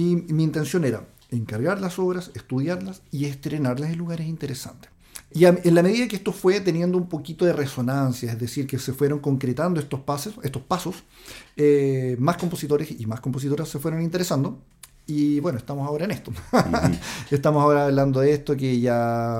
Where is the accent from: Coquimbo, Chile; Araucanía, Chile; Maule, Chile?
Coquimbo, Chile; La Serena; also born or lived in France / Spain / Germany / Ecuador; yo nací y vivo actualmente en La Serena, pero después de mucho recorrer. Como tú mencionaste, estuve viviendo en Francia, en España, en Alemania, estuve en Ecuador también